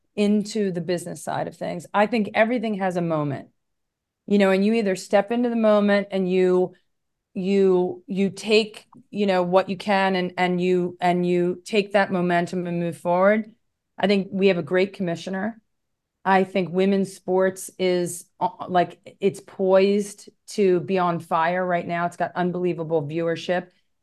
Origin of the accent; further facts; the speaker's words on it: Wilmington, Delaware, United States; I was raised outside. I was raised in Wilmington, Delaware.